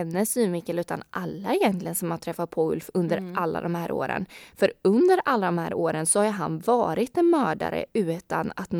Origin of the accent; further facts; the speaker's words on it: Vimmerby, Kalmar County, Sweden; Och jag kommer ju från Vimmerby och har bott där faktiskt i hela min uppväxt.